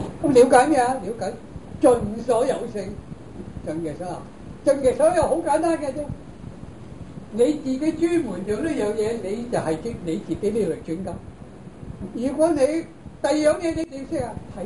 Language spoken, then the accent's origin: Chinese; Japan; Chinese is a second language; 那我們日本人就說，一個中產而受過高等教育的人，他屋企呢都有一個小型的圖書室的